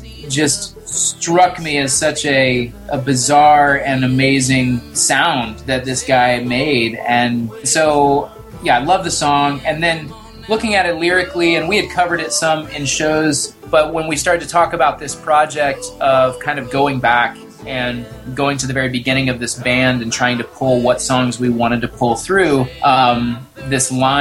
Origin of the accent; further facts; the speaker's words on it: Indiana, United States; also born or lived in Kansas; I grew up in the Midwest and in Indiana and Kansas specifically, and never really had the sense that, like, okay, Kansas, this is our music.